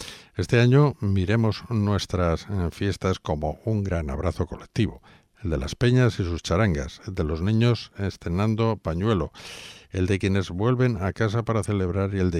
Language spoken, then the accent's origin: Spanish; Logroño, La Rioja, Spain; el impulso y la llamada la sentí una vez me fui a estudiar fuera de Logroño